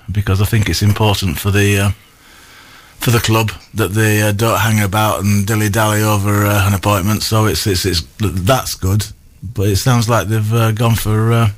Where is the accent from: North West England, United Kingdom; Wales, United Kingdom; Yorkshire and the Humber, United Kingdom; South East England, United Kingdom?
Yorkshire and the Humber, United Kingdom; No, I'm still from Yorkshire.